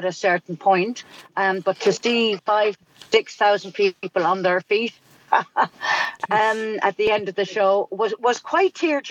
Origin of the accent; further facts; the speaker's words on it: Ireland; growing up in Ireland, in good Catholic Ireland